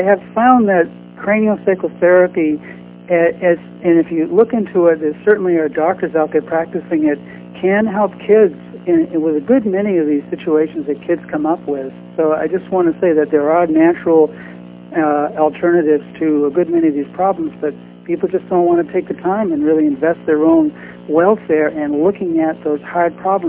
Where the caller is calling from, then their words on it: Vermont, United States; I'm calling from Vermont.